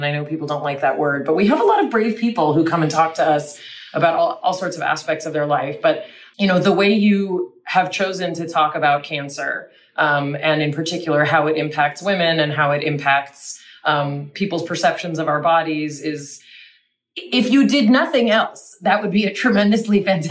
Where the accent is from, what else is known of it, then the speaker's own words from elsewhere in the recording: Los Angeles, California, United States; I was raised in Los Angeles, and my parents are from the Bronx, and my grandparents are immigrants.